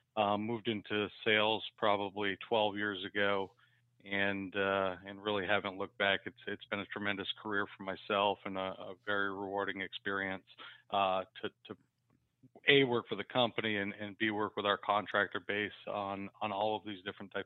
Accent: Vermont, United States; now in Dallas, United States; Yeah. So I grew up in Vermont. So although I'm certainly a Red Sox fan, I grew up a Peyton Manning fan.

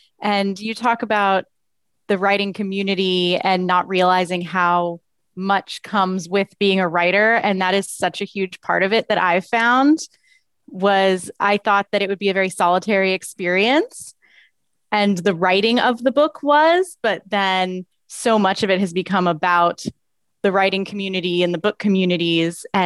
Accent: Florida, United States; also born or lived in Arizona; I'm really from Florida, and then we lived in Arizona for a couple of years.

